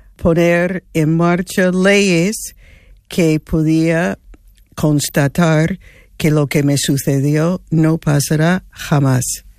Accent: Spain; Yo lo hice como española y lo hice no para mí personalmente

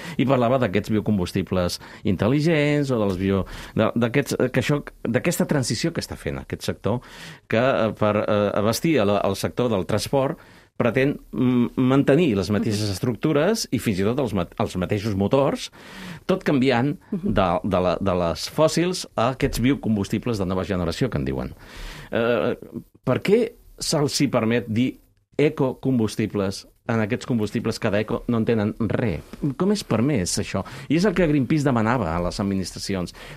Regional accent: Barcelona, Catalonia, Spain; és la meva ciutat i és on jo vaig néixer, és el meu poble

